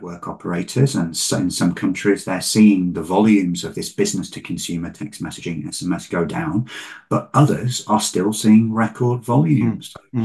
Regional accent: Bingley, Yorkshire and the Humber, United Kingdom; my hometown of Bingley in West Yorkshire.

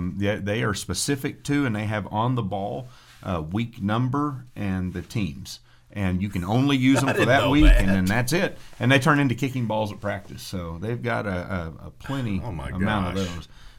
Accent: New Mexico, United States; also born or lived in Arlington / Oklahoma; We moved around some. I lived in Oklahoma. I was born in Arlington, graduated high school in New Mexico.

